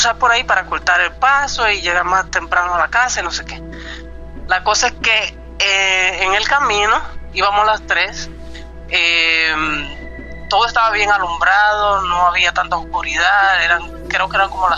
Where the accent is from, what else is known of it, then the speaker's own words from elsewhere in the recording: Dominican Republic; now in Canada; yo, perdón, originalmente soy de la República Dominicana.